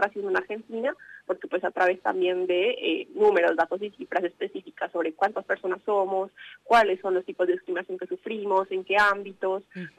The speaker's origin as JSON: {"language": "Spanish", "country": "Colombia", "moved": "yes", "said": "yo soy una persona migrante, pongo un poco ahí el contexto, ¿no? Como para hablar de estas dos experiencias. Soy de Colombia"}